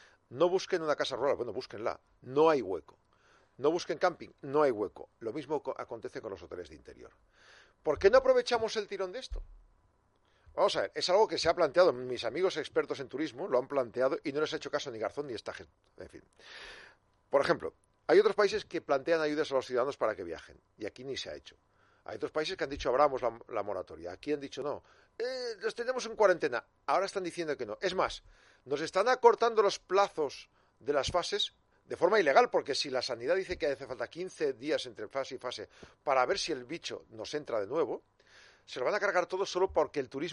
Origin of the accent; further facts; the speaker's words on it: Neila, Castile and León, Spain; En mi pueblo, en Neila, en Burgos, yo no puedo trabajar porque no tengo internet.